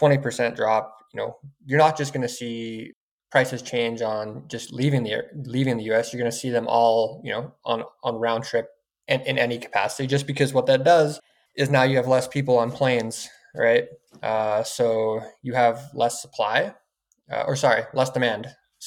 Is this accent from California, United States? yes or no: yes; San Diego, California, United States; So, you know, I grew up in San Diego